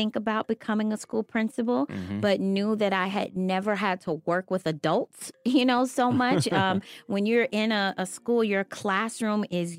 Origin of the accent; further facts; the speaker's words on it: Cincinnati, Ohio, United States; also born or lived in Kentucky; obviously I was born in Kentucky, but then moved when I think I was like 4 or 5 years old, and started school in Cincinnati and did all of elementary school.